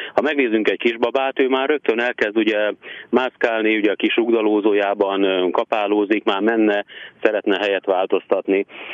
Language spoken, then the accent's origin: Hungarian; Sátoraljaújhely, Borsod-Abaúj-Zemplén, Hungary; mivel sátraújhelyen születtem, már kicsi gyerekkorom óta megszoktuk, hogy közel vannak a hegyek. A lakótelep, ahol felnőttem, ahol a szülői ház ma is létezik, közel volt a hegyekhez